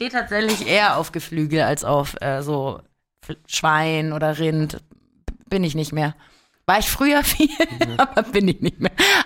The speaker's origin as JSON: {"language": "German", "region": "Berlin", "country": "Germany", "tie": "born or raised there", "lives_now": "Munich, Germany", "said": "wenn ich nach Berlin in meinen Bezirk ehemaligen, wo ich aufgewachsen bin, komme, denke ich schon so, ah ja, ne, hier bin ich aufgewachsen."}